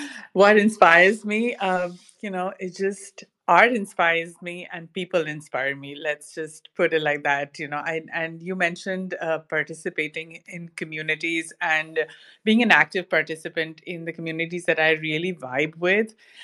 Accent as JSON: {"language": "English", "country": "India", "lives_now": "Canada", "said": "I come from India, so my roots came from there. I live in Canada. I've traveled all over the world. So I like to think of myself as a global citizen that has one foot in the East and one foot in the West."}